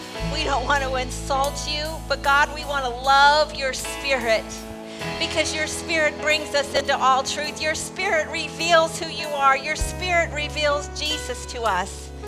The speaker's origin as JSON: {"language": "English", "region": "the South", "country": "United States", "tie": "born or raised there", "said": "You know, I grew up in the South, where we were very, very polite."}